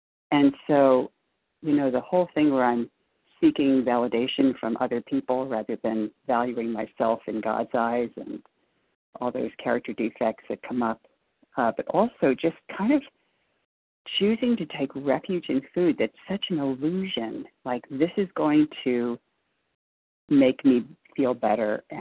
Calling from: Connecticut, United States; in Connecticut.

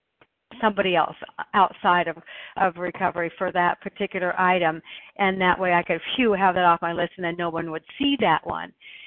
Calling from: Oregon, United States; I'm a recovered compulsive overeater, and I'm calling in from Oregon.

